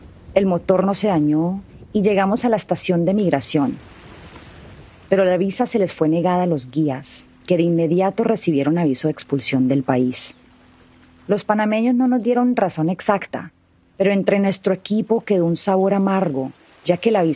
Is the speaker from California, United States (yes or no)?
no; Atlanta, Georgia, United States; born there; yo, que nací en Atlanta, Estados Unidos, hija de padres colombianos. Por eso hablábamos en inglés.